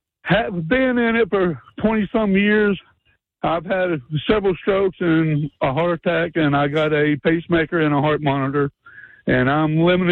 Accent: Pittsburgh, Pennsylvania, United States; born there; now in Winston-Salem, United States

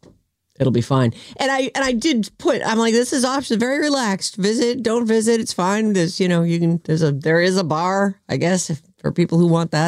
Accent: East Coast, United States; like I grew up on the East Coast. There's no relief from that.

